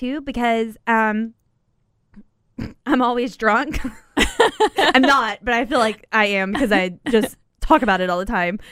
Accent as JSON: {"language": "English", "region": "the South", "country": "United States", "said": "Ma'am and sir. I call people because I'm from the South."}